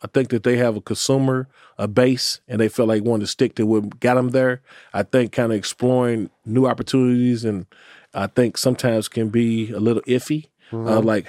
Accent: Louisville, Kentucky, United States; but I didn't know I'm from Louisville, Kentucky.

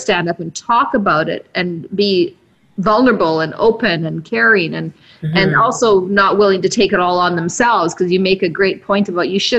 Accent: South Africa; I'm from South Africa, so I was raised in a very volatile nation that during apartheid.

